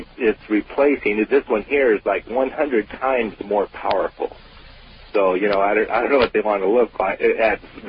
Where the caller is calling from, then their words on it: Salem, Oregon, United States; I'm calling from Salem.